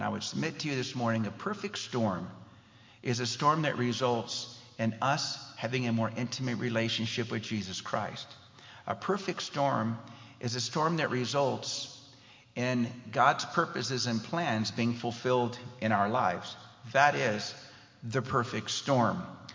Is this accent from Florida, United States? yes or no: no; California, United States; I grew up in California in my younger years